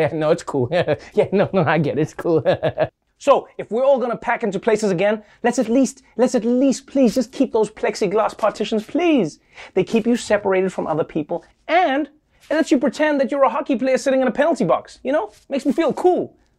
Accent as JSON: {"language": "English", "region": "New York", "country": "United States", "said": "And as a New Yorker, I'm furious about the tables no longer being 6 feet apart."}